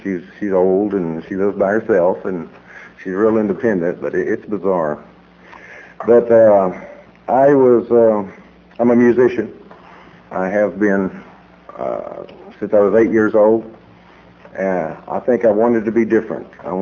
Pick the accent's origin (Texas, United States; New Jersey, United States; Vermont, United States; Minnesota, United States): Texas, United States; Fort Worth; also born or lived in El Paso; I was born in El Paso, and we moved immediately to Fort Worth, and I've been there ever since. Fort Worth.